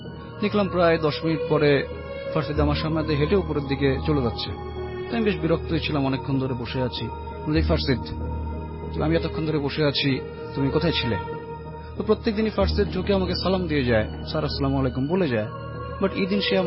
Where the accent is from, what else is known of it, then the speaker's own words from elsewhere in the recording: Mirpur, Dhaka Division, Bangladesh; মিরপুর থেকে আসছি।